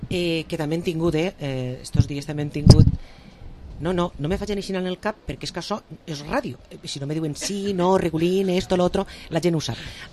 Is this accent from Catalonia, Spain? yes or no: no; Vila-real, Valencian Community, Spain; dic els dos meus perquè som de Vila-real